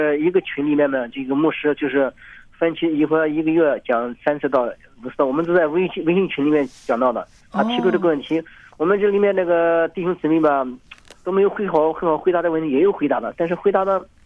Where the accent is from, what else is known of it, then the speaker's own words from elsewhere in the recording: Anhui, China; now in Jiangsu, China; 我是我老家是安徽的，我在江苏这边，我成家在江苏，因为我老家嘛，经常和我们有联系嘛